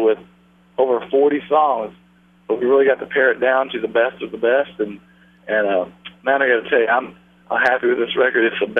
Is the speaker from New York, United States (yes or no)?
no; Amarillo, Texas, United States; I grew up in Amarillo, so I grew up, you know, getting to do a lot of pheasant hunting, duck hunting, and you know, fishing down at Lake Meredith back when it had water in it.